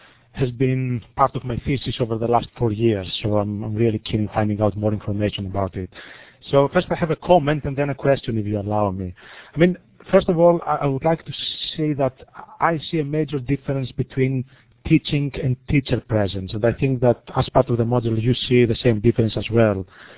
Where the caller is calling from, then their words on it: Scotland, United Kingdom; I'm contacting from Scotland, actually. It's 7 o'clock here.